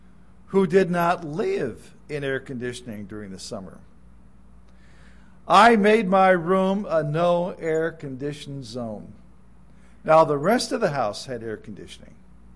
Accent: Gary, Indiana, United States; Now remember, I'm the kid from Gary, Indiana. You know, I'm from the Music Man … Gary, Indiana is my hometown.

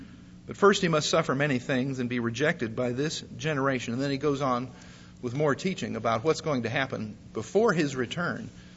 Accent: Syracuse, Nebraska, United States; the church that I grew up in Syracuse, Nebraska, St. John's United Church of Christ, Evangelical and Reformed.

